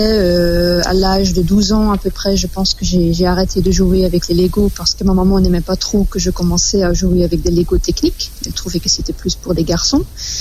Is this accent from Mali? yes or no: no; Flanders, Belgium; French is a second language; now in Angers, France; Oui, en fait, je suis belge, je suis flamande. Ça fait 6 ans et demi que je suis à Angers.